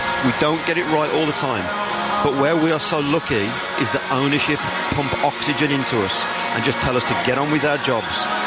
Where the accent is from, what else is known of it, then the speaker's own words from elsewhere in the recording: West Midlands, United Kingdom; accent: Black Country; You may just pick up the twang in my accent. I was 16 years at West Bromwich Albion. I'm a black country boy.